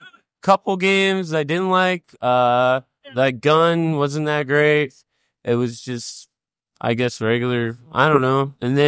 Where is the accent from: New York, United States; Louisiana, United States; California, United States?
California, United States; Diamond Bar; I'm from Diamond Bar, California.